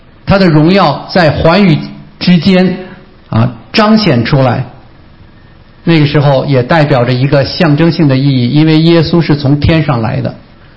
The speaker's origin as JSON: {"language": "Chinese", "region": "Beijing", "country": "China", "tie": "born or raised there", "said": "我说我小时候从小在这长大的，我从这儿一眼看过去啊，可以看到北京的西山"}